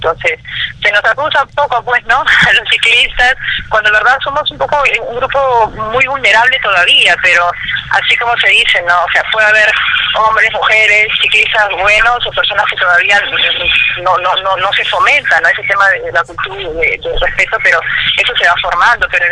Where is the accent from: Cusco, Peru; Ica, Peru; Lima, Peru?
Lima, Peru; soy limeña, trabajo como cualquier mortal acá 10 horas